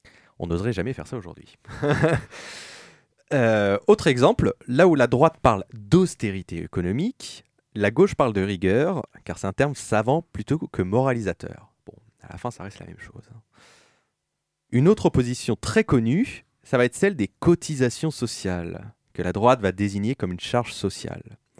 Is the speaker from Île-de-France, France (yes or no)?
no; Normandy, France; Non, je viens pas du nord, je viens de la Normandie.